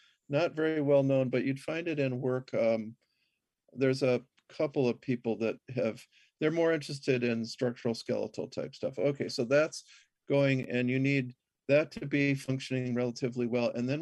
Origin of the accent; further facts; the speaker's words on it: Minnesota, United States; Yeah, I grew up in Minnesota. My mom was from Brooklyn, but my dad was from Kansas